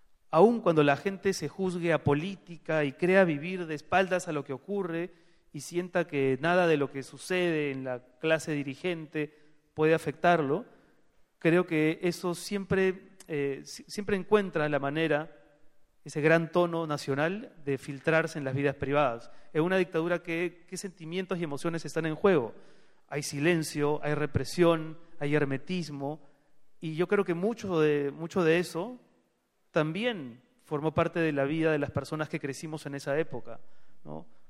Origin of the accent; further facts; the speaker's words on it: Lima, Peru; born there; Lima, la ciudad donde yo nací, es un desierto, ¿no? Es el encuentro de tres valles desérticos.